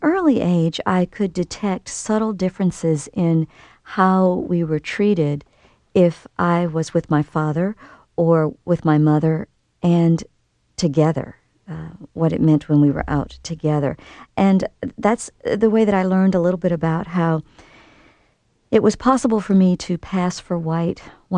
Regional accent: Gulfport, Mississippi, United States; the 2nd Regiment, was stationed just off the coast of my hometown, Gulfport, Mississippi, on Ship Island

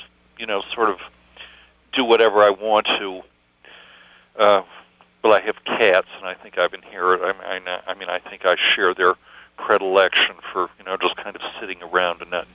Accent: Chicago, Illinois, United States; Well, I came from Chicago originally, and we lived on five different streets that were just a block.

